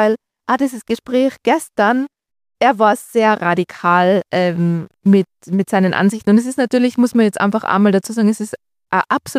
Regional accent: Tyrol, Austria; Zum Beispiel St. Anton ist jetzt bei uns in Tirol

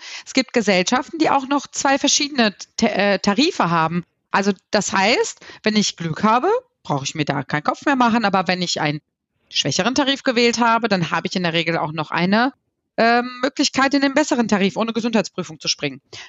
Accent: Lower Saxony, Germany; aus meiner Heimat, aus dem Osnabrücker Land

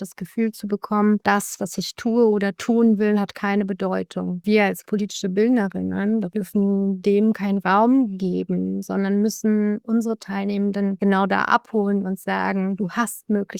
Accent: Izmir, İzmir, Turkey; Ich komme auch aus der Türkei, bin in Izmir geboren, in der Türkei. Ich bin Enkelkind von muslimischen Einwanderern aus dem Balkan.

